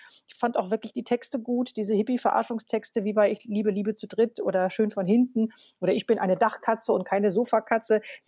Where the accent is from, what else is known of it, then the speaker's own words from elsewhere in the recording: Berlin, Germany; Ich war auch immer ganz stolz als Berlinerin